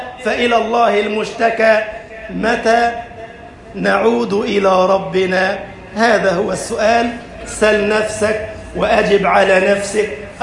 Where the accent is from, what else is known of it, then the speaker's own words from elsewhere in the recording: Egypt; اجعل بلدنا مصر أمنا أمانا